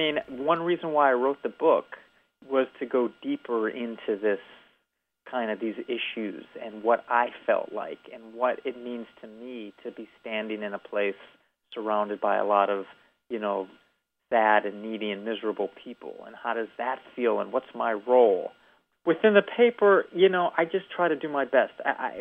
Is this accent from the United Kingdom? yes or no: no; Evanston, Illinois, United States; I grew up in Evanston, Illinois. My dad was a lawyer. I went to a good college.